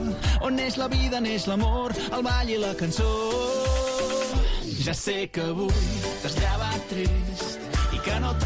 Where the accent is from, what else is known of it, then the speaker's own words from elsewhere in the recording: El Prat de Llobregat, Catalonia, Spain; Jo sóc del Prat